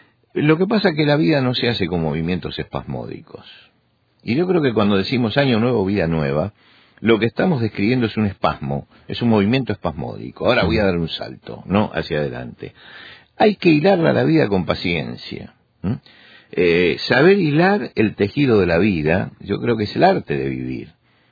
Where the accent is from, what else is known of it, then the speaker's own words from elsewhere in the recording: Argentina; En mi país, en Argentina, se hizo una peregrinación donde acudieron 200.000 personas.